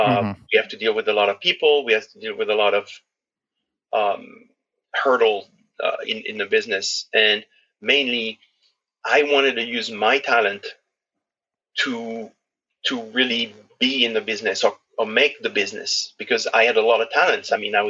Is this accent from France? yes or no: yes; France; I grew up in farms in France.